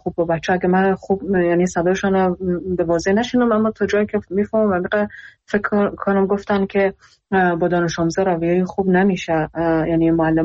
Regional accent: Iran; خودم در ایران بزرگ شدم اونم اونجا درس خوندم

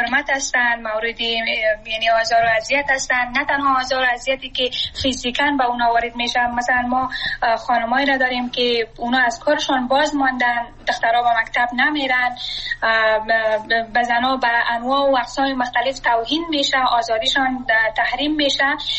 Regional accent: Afghanistan; now in abroad; من سرمایه وطنم هستم، من اونجا درس خواندم،

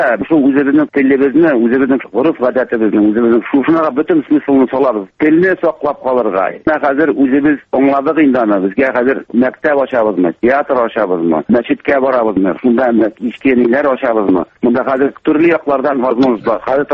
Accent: Bashkortostan, Russia; now in Primorsky Krai, Russia; Мин Башкортстан Республикасының Сәлетамак районыннан, Кымыскалы авылыннан туып-үскән

